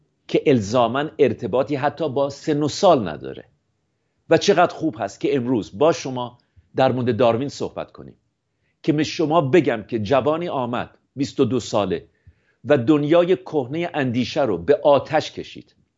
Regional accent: Shiraz, Fars, Iran; born there; همه ما لر هستیم. من که در شیراز به دنیا اومدم

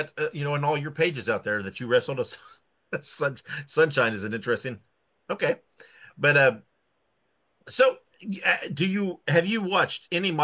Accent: Indiana, United States; Indiana, I mean, I grew up in Indiana, and it's, I hit my share of deer.

